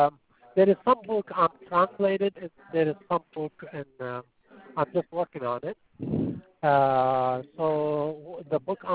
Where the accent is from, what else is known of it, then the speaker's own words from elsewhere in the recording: Texas, United States; Oh, I am from, I am from Texas. I live in Texas.